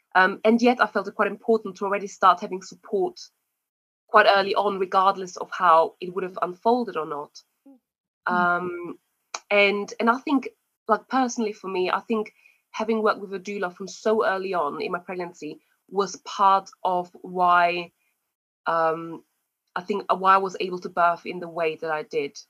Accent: Austria; now in United Kingdom; And I'm from Austria, but I've lived in the UK for 17 years.

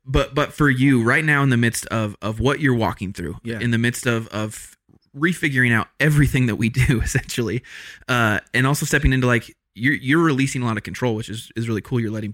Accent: Colorado, United States; I grew up in Colorado. I didn't have sweet tea until I went to Kentucky to staff a Crucible last year.

